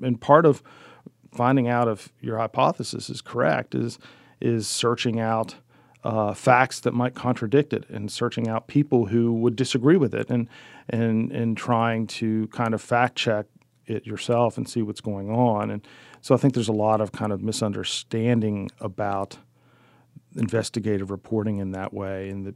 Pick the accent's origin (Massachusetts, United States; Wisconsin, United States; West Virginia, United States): West Virginia, United States; Keyser; also born or lived in Piedmont; My family is from Piedmont in Mineral County, West Virginia. like a lot of places, when I was a kid, the schools in Piedmont closed. So we moved to Kaiser, and so I spent the rest of my youth in Kaiser